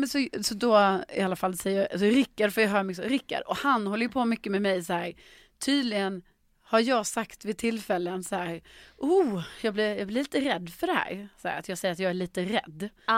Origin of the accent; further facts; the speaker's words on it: Skåne, Sweden; Men något som jag som skåning tycker är lite problematiskt.